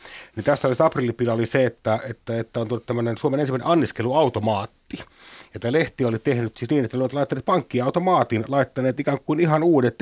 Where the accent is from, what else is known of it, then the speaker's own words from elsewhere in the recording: Parikkala, South Karelia, Finland; Muistan kotikuntani Parikkalan Sanomissa oli aikoinaan tämmöinen paikalliseen aiheeseen, eli rajan avautumiseen liittyvä aprillipila.